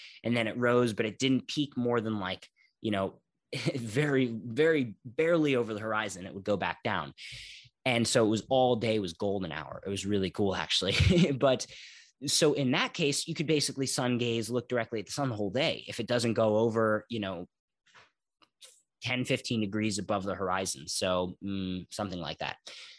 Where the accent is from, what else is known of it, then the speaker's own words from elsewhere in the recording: Philadelphia, Pennsylvania, United States; I grew up in Philadelphia when I learned all this stuff